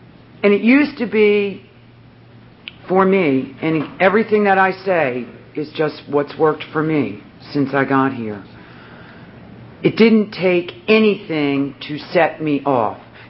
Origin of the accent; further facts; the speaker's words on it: Ocean City, United States; I'm from the Ocean City area, and so this convention is real special to me. I got clean here in Ocean City simply because if I didn't, I was going to die. I lived across the bridge all of my life.